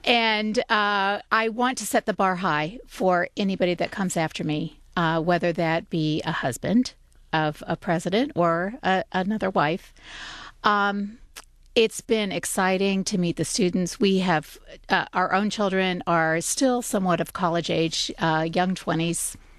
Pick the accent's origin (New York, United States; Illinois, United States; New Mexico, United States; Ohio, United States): Ohio, United States; I tell them that we're not too far from Ohio. We came from Northwest Ohio, so just 2 hours away.